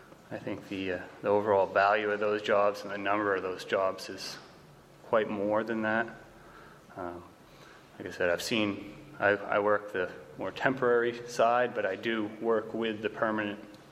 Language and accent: English; West Forks, Maine, United States; from West Forks.